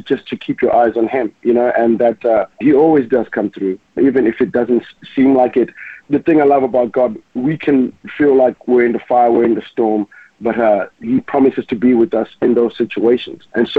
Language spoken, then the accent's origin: English; Zimbabwe; So I grew up growing up in Zimbabwe just from being a kid.